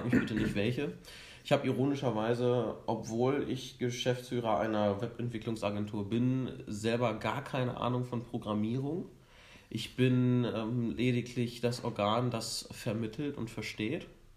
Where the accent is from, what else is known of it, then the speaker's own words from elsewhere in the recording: Rinteln, Lower Saxony, Germany; bin ich schon durch meine Heimatstadt, durch Rinteln da gedümpelt